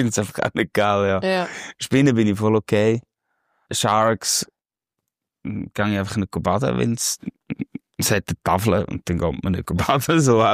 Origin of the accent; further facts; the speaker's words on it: Switzerland; als Schweizer Musikerin